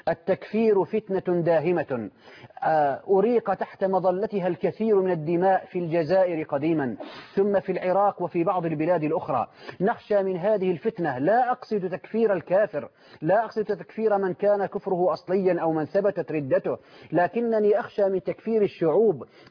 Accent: Syria

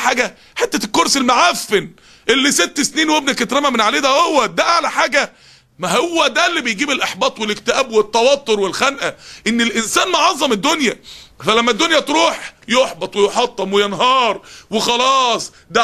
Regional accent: Upper Egypt, Egypt; اصل انا من الصعيد وهي من وجه بحري

